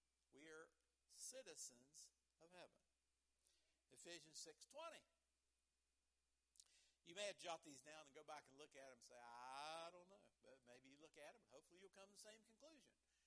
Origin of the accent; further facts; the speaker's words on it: West Virginia, United States; born there; glad that God allowed me to be born in the mountains of West Virginia. I'm so glad that I'm a USAer. I'm an American.